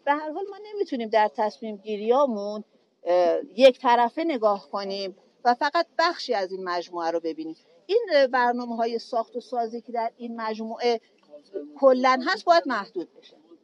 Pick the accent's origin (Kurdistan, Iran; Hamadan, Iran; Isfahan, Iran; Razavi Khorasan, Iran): Hamadan, Iran; همدان از دیرباز مهد کوهنوردی ایران بوده. ما در شهر خودمون کوهنوردهای بسیار بزرگی رو در حقیقت از دامن کوهستان الوند معرفی کردیم.